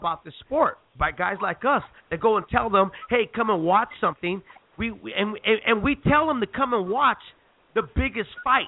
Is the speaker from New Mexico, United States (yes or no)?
no; San Jose, California, United States; I'm from San Jose. I'm from San Jose, California, and that's like the mecca of USC.